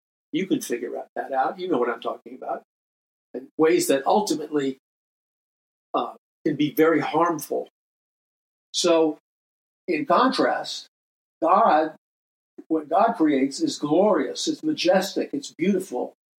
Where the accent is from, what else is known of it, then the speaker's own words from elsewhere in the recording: New York City, New York, United States; Growing up in New York City, I never smelled a dead rat.